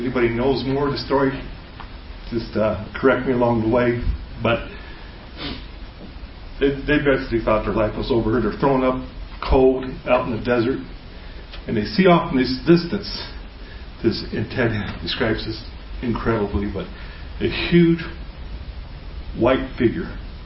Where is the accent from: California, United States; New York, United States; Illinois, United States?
California, United States; Altadena; And I grew up over there in Altadena, so I knew those mountains pretty good, and it was brought back a lot of childhood memories